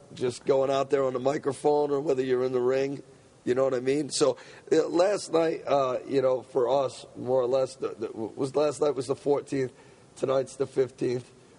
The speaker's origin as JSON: {"language": "English", "region": "Northeast", "country": "United States", "tie": "born or raised there", "said": "But growing up in the Northeast, man, I'm"}